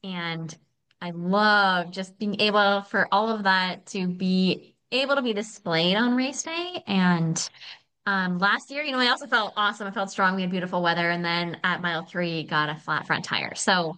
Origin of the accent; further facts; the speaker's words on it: United States; So Los Angeles 2028, I think, is a huge, huge event on my radar, especially as an American.